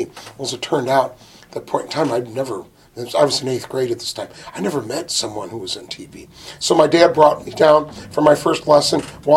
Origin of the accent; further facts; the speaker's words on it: Lockport, Illinois, United States; I grew up in Lockport, Illinois, southwestern suburb.